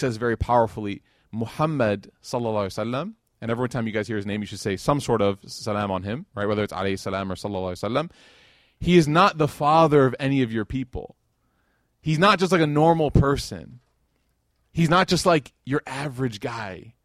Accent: Chicago, Illinois, United States; I'm from Chicago. Okay, we have deep, deep love of Michael Jordan.

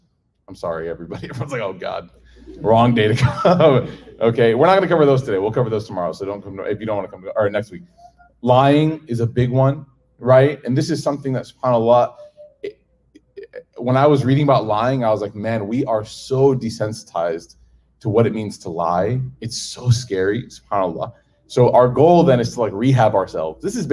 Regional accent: Chicago, Illinois, United States; Do you guys know what deep dish pizza is? I'm from Chicago.

